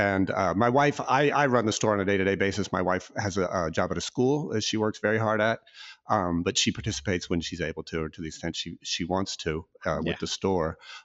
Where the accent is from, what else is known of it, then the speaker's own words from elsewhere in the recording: Kansas City, Missouri, United States; I grew up in Kansas City area.